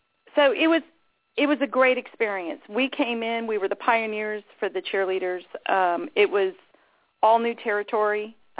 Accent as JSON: {"language": "English", "town": "Miami", "region": "Florida", "country": "United States", "tie": "born or raised there", "said": "I grew up in Miami, Florida. My dad was sheriff of Dade County during the 60s. And so I loved South Florida. I was a native. Both of my parents were natives, which is really unusual down there."}